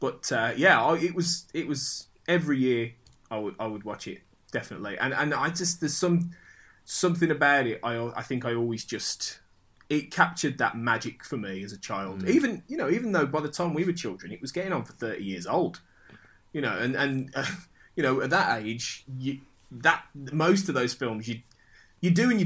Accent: United Kingdom; Yeah, and obviously, you know, we're both British and, you know, when we were growing up in like the 80s and early 90s

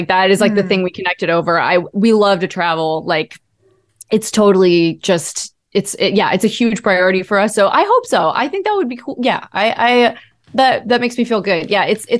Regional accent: Ohio, United States; I grew up in Ohio.

